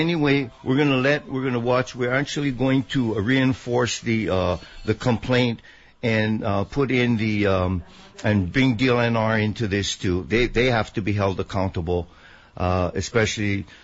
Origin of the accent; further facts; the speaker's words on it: Waikiki, Hawaii, United States; I grew up in Waikiki.